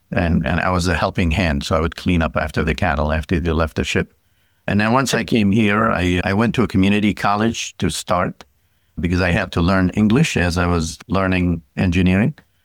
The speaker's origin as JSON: {"language": "English", "town": "Tartus", "region": "Tartus Governorate", "country": "Syria", "tie": "born or raised there", "said": "So I grew up in Syria. I grew up right on the Mediterranean in a small city at the time, although it's bigger now, called Tartus."}